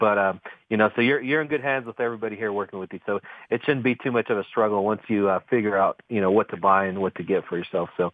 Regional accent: Texas, United States; I'm from Texas, and so I get it, man.

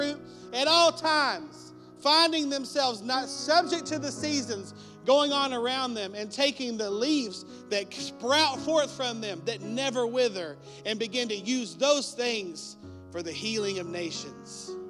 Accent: United States; Now, I grew up near the Canadian River.

